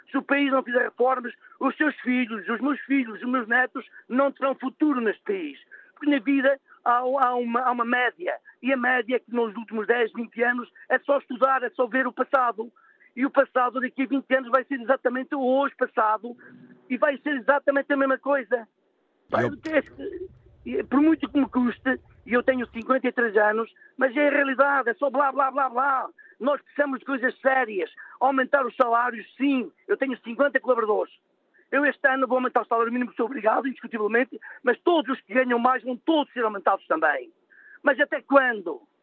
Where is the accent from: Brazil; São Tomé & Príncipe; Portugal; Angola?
Portugal; Trás-os-Montes; Eu sou transmontano.